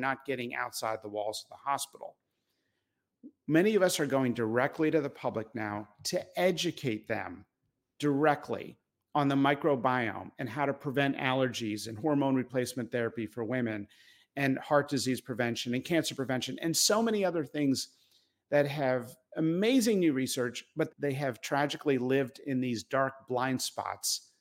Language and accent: English; Danville, Pennsylvania, United States; I grew up in Danville, Pennsylvania.